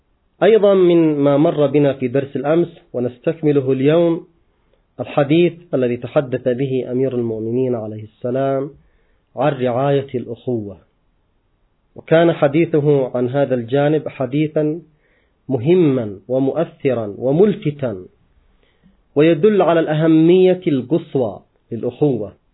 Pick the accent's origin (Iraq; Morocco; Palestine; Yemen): Yemen; بل عندنا في اليمن مثل معروف في الوسط القبلي